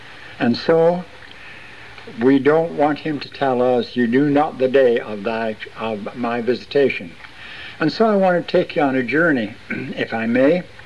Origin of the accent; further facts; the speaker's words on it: Canada; I come from Canada, you know, and during the 30s, my brother and I decided we were going to take a trip 1,200 miles away